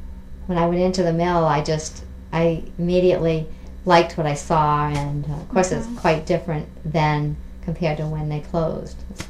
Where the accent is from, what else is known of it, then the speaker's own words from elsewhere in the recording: Auburn, Maine, United States; also born or lived in Lewiston; Actually, yeah, I was born in Lewiston because the hospital was here, but I lived in Auburn. I'm from Auburn originally.